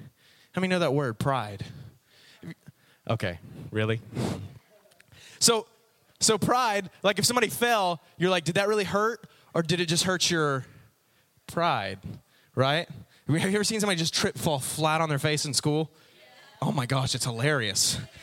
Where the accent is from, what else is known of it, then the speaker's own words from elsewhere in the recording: Texas, United States; how his accent kind of revived my roots there. We as Texans, we've gotten kind of more city urban